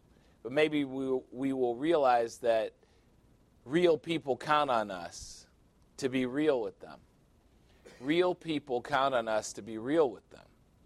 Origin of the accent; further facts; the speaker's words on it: Iowa, United States; pastor's from Chicago and I'm from Iowa